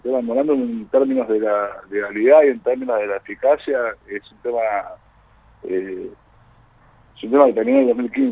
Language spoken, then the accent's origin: Spanish; Argentina; tanto el pueblo judío como los argentinos somos pueblos resilientes